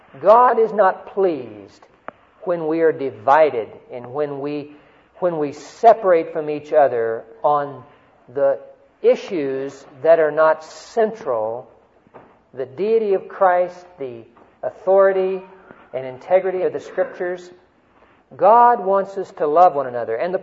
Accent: Oklahoma, United States; also born or lived in Texas; I'm a deflated Texan, really. I grew up in Oklahoma, but I was born in Texas.

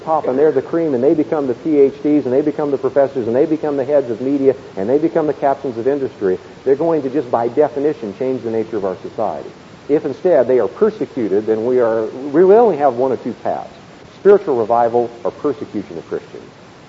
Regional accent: Berkeley, California, United States; born there; I was born in Berkeley, so that's good.

